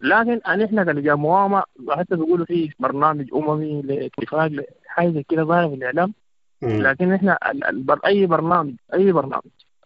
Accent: Sudan; لكن هسه في الوقت الراهن ان احنا كسودانيين علينا اسقاط الانقلاب العسكري

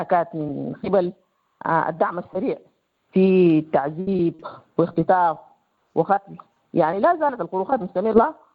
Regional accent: El Fasher, North Darfur, Sudan; now in Chad; من مدينة الفاشر. أنا نزحت من السودان لدولة تشاد، أي لجأت من عام 2014.

